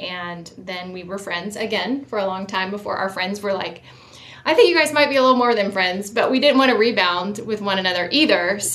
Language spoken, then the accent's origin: English; Florida, United States; We met in college in Virginia. I grew up in Florida.